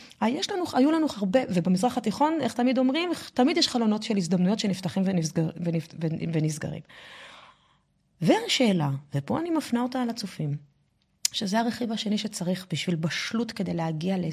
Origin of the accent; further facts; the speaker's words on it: France; אני יכולת להגיד לך שאני גדלתי בצרפת בתקופה שבה כל חבריי היו בני מיעוט